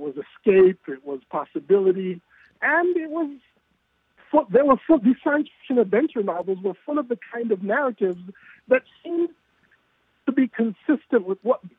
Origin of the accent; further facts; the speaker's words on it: Jamaica; I grew up in Jamaica, in a country that was discovering its own black pride through reggae and Rastafarianism.